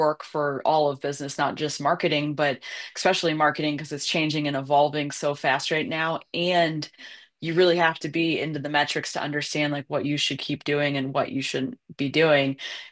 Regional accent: Boise, Idaho, United States; from Boise, Idaho.

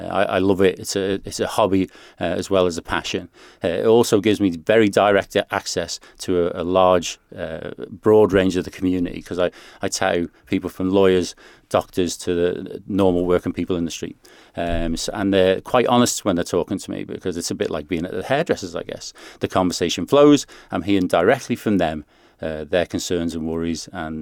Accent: Ballasalla, Isle of Man; I was born in Rushen in Kentrell Carges. My father was a farmhand. And then we moved into a council house in Ballasalla

